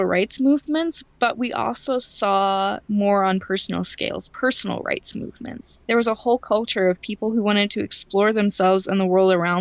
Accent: the South, United States; As many of our listeners know, I grew up in the South. For the most part, my family is Southern, and coming out to my family as bisexual was terrifying because of this.

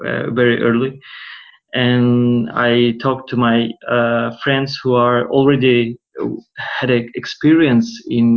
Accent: Tajikistan; now in Russia; Well, I'm not actually a Russian guy. I moved to Russia like 15 years ago. I'm originally from Tajikistan. It's the country it's a south border. It's a former USSR republic. So I moved to Russia like 15 years ago, and I graduated university here

